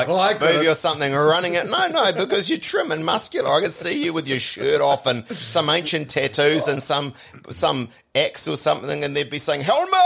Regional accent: West Auckland, Auckland, New Zealand; I'm sadly a bit old, but I grew up in West Auckland.

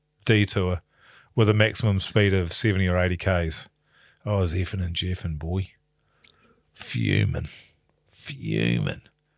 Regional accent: Levin, Manawatū-Whanganui, New Zealand; born there; They've been around since before I was born in Levin.

